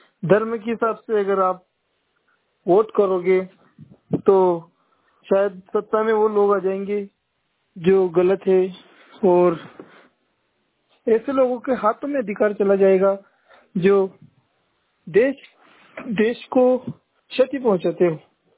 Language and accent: Hindi; Jetli, India; मैं गांव जेतली से हूँ